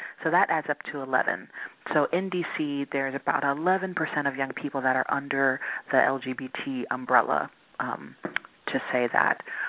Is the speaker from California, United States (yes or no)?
no; Queens, New York, United States; moved away as an adult; now in Washington, United States; I am based in Washington, D.C. I grew up in Queens, New York, and moved to D.C. to go to college and then decided to stay and made D.C. my home.